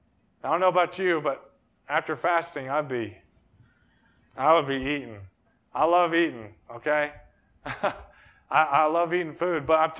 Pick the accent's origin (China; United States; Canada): United States; I'm so thankful I'm an American.